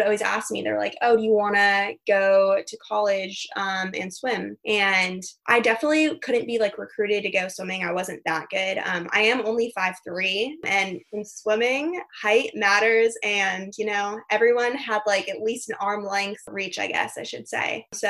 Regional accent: Arizona, United States; especially since I'm from Arizona, we don't have any indoor pools.

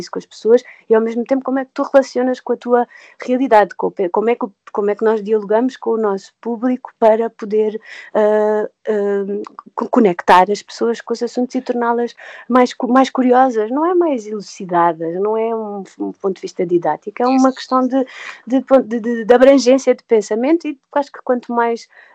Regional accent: Portugal; Eu acho que sim, eu acho que nós temos, sim, enquanto portugueses.

